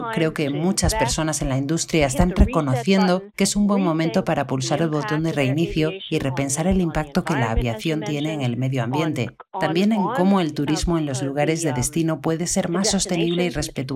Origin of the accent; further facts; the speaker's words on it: Puerto Rico; De hecho, soy puertorriqueña